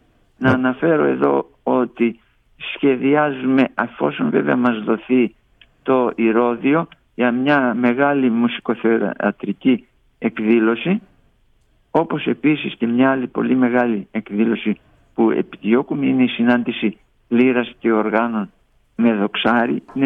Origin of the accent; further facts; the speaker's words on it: Kasos, South Aegean, Greece; γνωρίζεις ότι έζησα και μεγάλωσα στην Κάσο και έφυγα όταν μόνο για να σπουδάσω και επανήλθα αργότερα σαν καθηγητής.